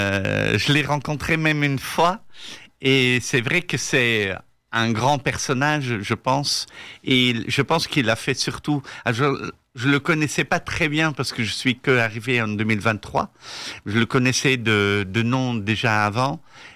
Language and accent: French; Ghent, Flanders, Belgium; French is a second language; moved away as an adult; now in Paris, France; Non, je suis flamand. Je suis de Gand d'origine. Mais après mes études, j'ai fait des études à Paris. Et après, j'y suis resté depuis 25 ans maintenant.